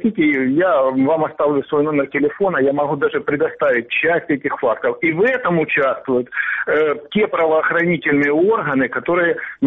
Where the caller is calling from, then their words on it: Sievierodonetsk, Luhansk Oblast, Ukraine; Я звоню из города Северодонецк.